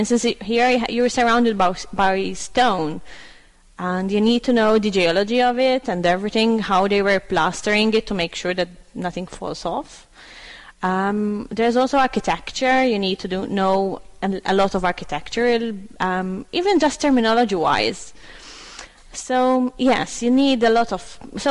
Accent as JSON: {"language": "English", "country": "Malta", "tie": "born or raised there", "said": "I'm actually from Zurich, which is on the other side of the island."}